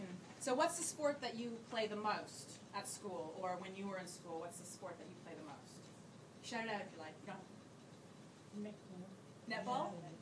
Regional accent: Alberta, Canada; I'm from Alberta, which is like Texas, but it's in Canada. So cowboys and oil and pickup trucks. And so we have a lot of kind of country slang as well.

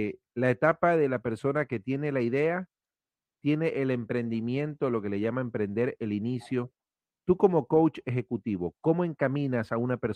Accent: Ecuador; Ladislao es de Guayaquil, Ecuador, de mi tierra

